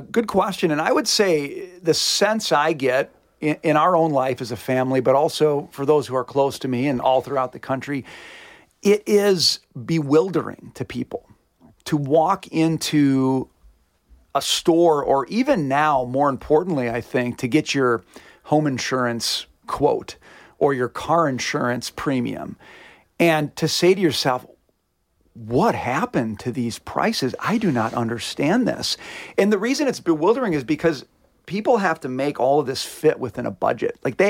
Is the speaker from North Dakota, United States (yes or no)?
no; Minnesota, United States; So I grew up in Minnesota.